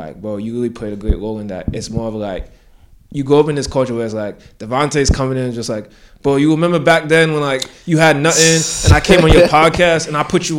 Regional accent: Ghana; From Ghana.

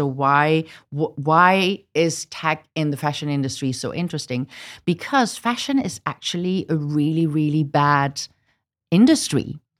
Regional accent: Netherlands; I grew up in a loving family. I grew up in the Netherlands. Already just being born in the Netherlands makes me privileged. And on top of that, being a white person

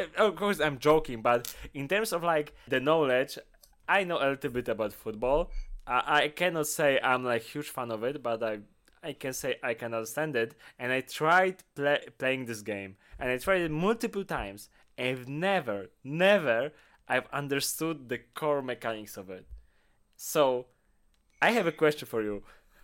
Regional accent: Poland; I'm a guy from Poland. So basically in Poland, you should be into soccer

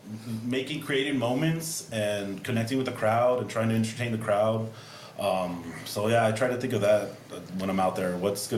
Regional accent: Harlingen, Texas, United States; Born and raised in Harlingen, Texas.

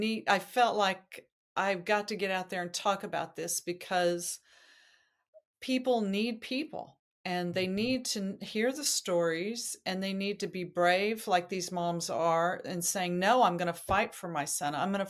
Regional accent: Idaho, United States; born there; And of course, I was born in Idaho. So it was a great chance for me to go back to my roots and kind of grab the beauty of that place.

